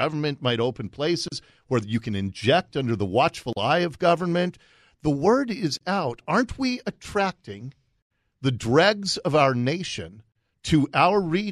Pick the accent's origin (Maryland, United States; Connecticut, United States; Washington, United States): Washington, United States; Seattle; Because I grew up here. I grew up in Ballard. I've seen what's happened to our city over my lifetime